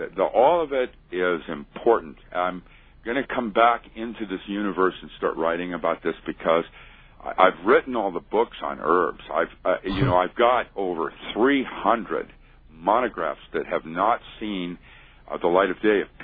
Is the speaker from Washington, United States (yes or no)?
yes; Bellingham, Washington, United States; I discovered Biocystis was growing up in Bellingham. We had Liberty Caps in just